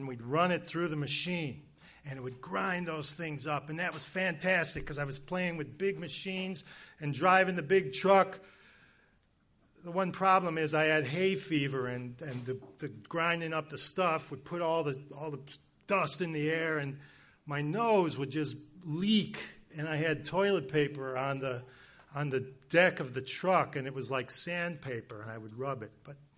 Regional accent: Berkeley, Illinois, United States; I grew up out in Berkeley, Illinois, outside of Chicago, and I needed a job. I was a 17-year-old kid.

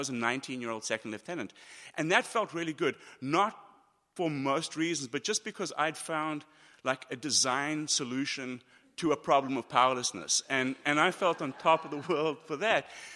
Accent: South Africa; I grew up in South Africa, and it was during apartheid. I grew up in the 60s and the 70s

